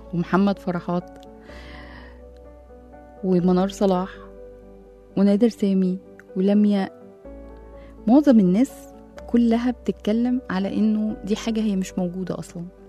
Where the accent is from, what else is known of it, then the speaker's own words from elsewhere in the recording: Egypt; الست غالبا في الدول العربية او عندنا في مصر بتاخد اجازات للولادة